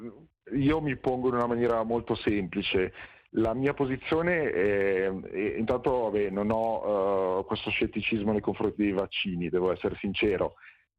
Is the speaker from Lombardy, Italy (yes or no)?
yes; Lombardy, Italy; io provengo dalla Lombardia, ho visto la tragedia quasi direttamente